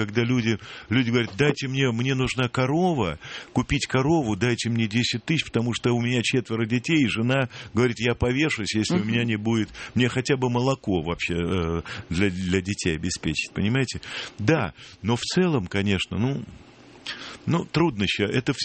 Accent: Moscow, Russia; Москвич, я родился в Сокольниках.

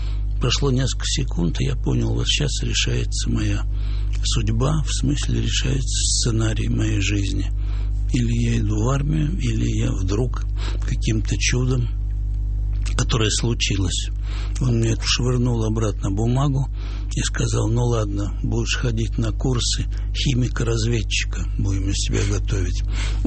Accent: Moscow, Russia; Хотя я был коренным москвичом и, конечно, никуда не хотел уезжать.

